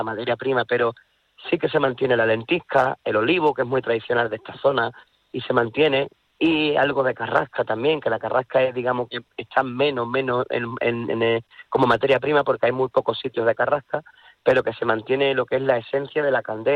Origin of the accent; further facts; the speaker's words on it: Trigueros, Andalusia, Spain; De algo que me gusta presumir de mi pueblo es de la hospitalidad que tenemos los trigueños durante el mes de enero